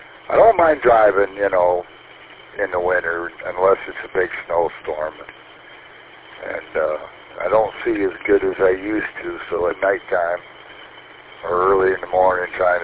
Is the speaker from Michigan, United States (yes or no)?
yes; Yale, Michigan, United States; also born or lived in Texas; Well, I grew up in Yale, north of there. I know where that's at. That's where I went to school and grew up.